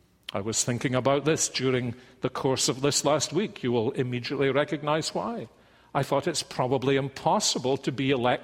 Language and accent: English; Scotland, United Kingdom; I was brought up to believe in Scottish exceptionalism.